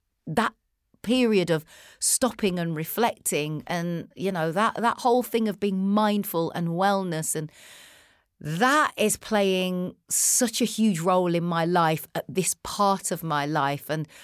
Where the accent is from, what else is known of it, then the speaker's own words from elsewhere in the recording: United Kingdom; The thing that we had in common is our age, you know, and obviously being British.